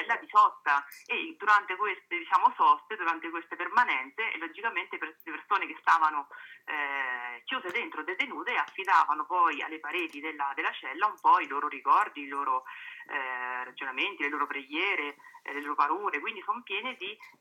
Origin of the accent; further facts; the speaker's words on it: Narni, Umbria, Italy; born there; io sono nata a Mezzule